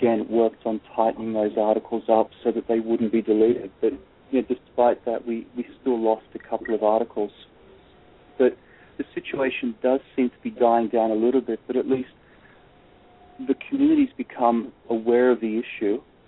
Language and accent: English; Sydney, New South Wales, Australia; moved away as an adult; now in United States; As you can tell from my accent, I was brought up in Sydney. I lived in Sydney all my life. I never expected to move to the United States